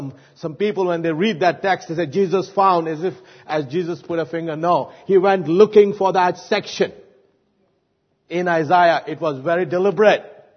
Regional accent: India; somebody like me, who was shielded from the caste system growing up as an Indian.

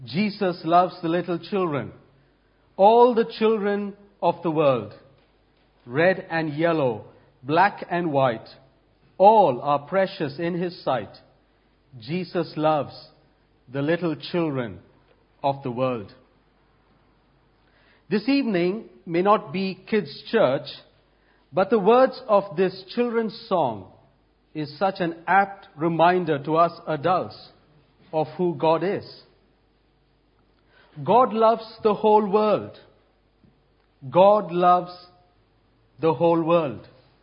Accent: India; When I was a kid growing up in India

